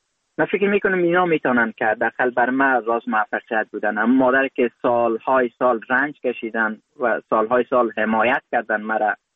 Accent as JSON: {"language": "Persian", "country": "Afghanistan", "tie": "born or raised there"}